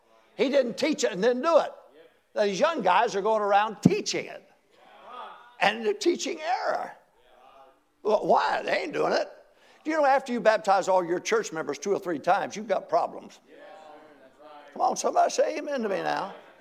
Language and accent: English; Arkansas, United States; born there; Now, I was born in Arkansas, so I'm a little slow anyway.